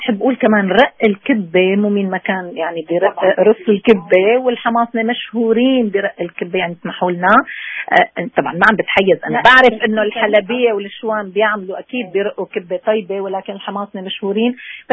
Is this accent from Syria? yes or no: yes; Syria